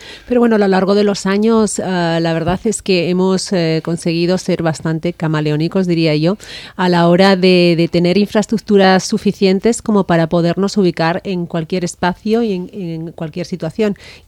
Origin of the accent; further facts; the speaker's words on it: Guernica, Basque Country, Spain; somos las dos vascas, y estamos aquí